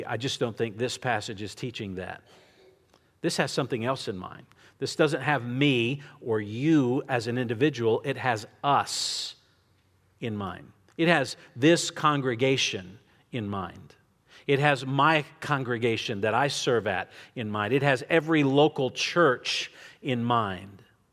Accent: Texas, United States; to use a little good Texas phrase there, being a Texan from the great nation. All hail the Republic.

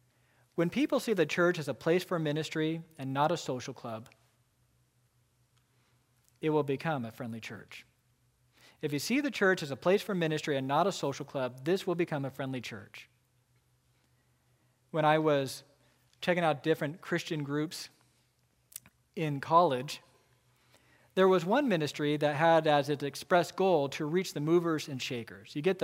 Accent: Emporia, Kansas, United States; You have friends from high school where you have the same experience of growing up in Emporia together

